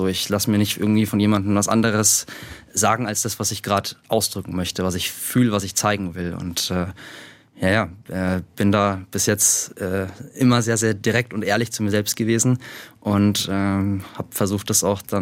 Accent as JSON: {"language": "German", "town": "Schweinfurt", "region": "Bavaria", "country": "Germany", "tie": "born or raised there", "said": "Ich habe bis ich 13, 14 war, bis ich dann tatsächlich mit dem Graffiti-Sprayen angefangen habe, bei uns in Schweinfurt als Torwart gespielt."}